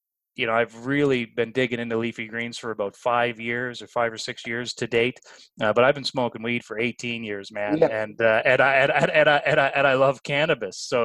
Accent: East Coast, United States; because I'm from the East Coast, I love fish by default.

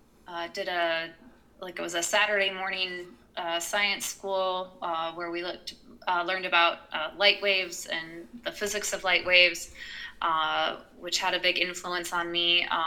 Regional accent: Bloomington, Indiana, United States; Well, I grew up in Bloomington, Indiana, so that's home of Indiana University.

